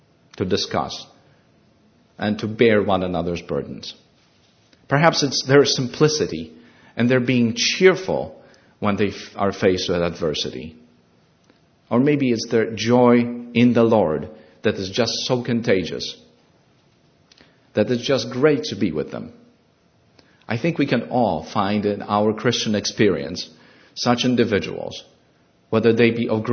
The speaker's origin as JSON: {"language": "English", "town": "Warsaw", "region": "Masovian Voivodeship", "country": "Poland", "tie": "born or raised there", "said": "The closest I came to meet him was when he was passing through my hometown of Warsaw, Poland"}